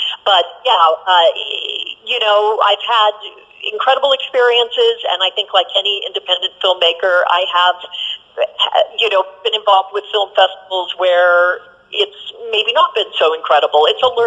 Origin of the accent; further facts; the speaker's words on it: Hannibal, Missouri, United States; theater when I was 7 years old in Hannibal, Missouri, where I grew up. Mark Twain's boyhood home, and I was blocks away from the Mississippi River.